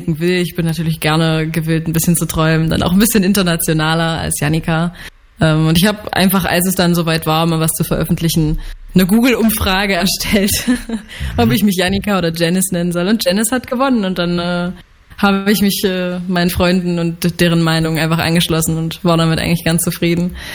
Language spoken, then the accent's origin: German; Staßfurt, Saxony-Anhalt, Germany; genau, ich komme aus Staatsfurt.